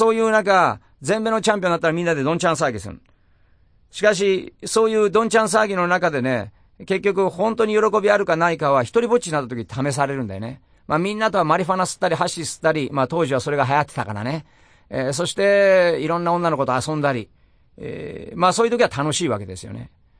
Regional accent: Osaka, Japan; まあおじいちゃんおばあちゃんによって育てられたから、非常におじいちゃんおばあちゃん子、下町の坊主としてね、大阪で育ったわけ。

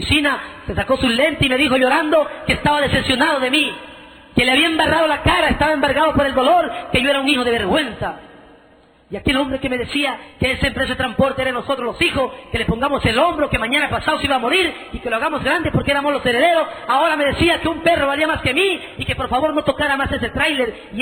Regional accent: Santa Cruz, Bolivia; born there; Nací en Santa Cruz, Bolivia.

